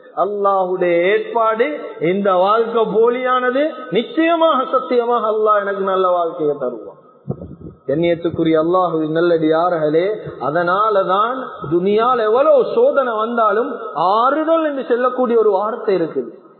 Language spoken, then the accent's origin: Tamil; Malwana, Western Province, Sri Lanka; பாருங்க அப்பா நாங்க மல்வானையில பிறந்து வளர்ந்தவங்க